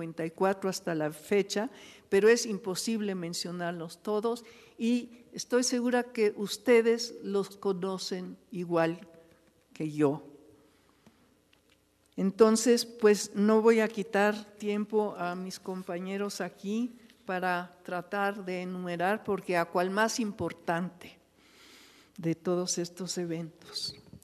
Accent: Mexico; origen maya es parte de nuestro propio origen, de nuestra propia historia como mexicanos

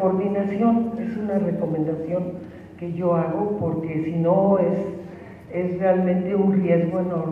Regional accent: Mexico; de México

